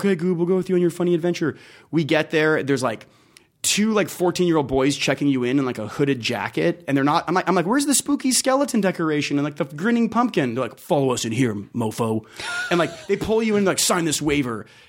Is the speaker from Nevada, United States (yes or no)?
yes; Las Vegas, Nevada, United States; I'm from Las Vegas, born and raised.